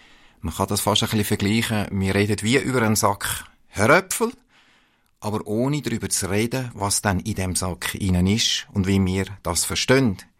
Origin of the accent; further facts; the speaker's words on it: Zurich, Switzerland; ich bin geheiratet mit Anna-Marie, meiner Frau. Wir sind im Zürcher Oberland aufgewachsen.